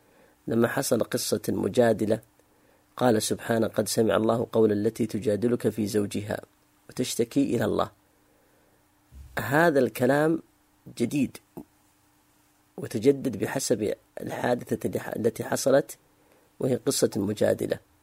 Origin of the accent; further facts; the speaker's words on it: Sudan; النظام عندنا في السودان يمنع أن يحول أحد الريالات من هنا فتسلم هناك ريالات